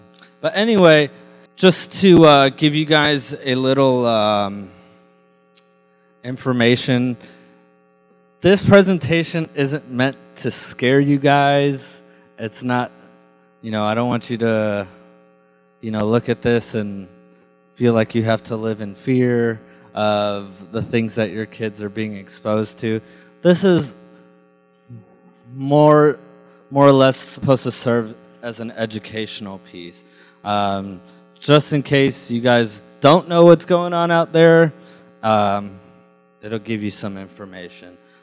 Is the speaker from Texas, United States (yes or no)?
yes; Houston, Texas, United States; I grew up in Houston, and I'm sure my parents have been in Houston now for, oh, really?